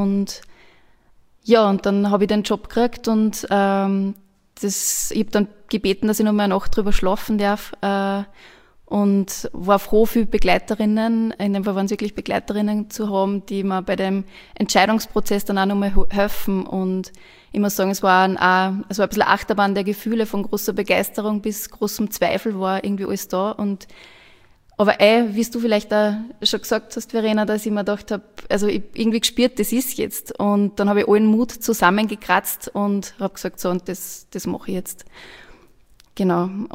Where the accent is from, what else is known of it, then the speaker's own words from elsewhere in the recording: Linz, Upper Austria, Austria; Ich bin Linzerin.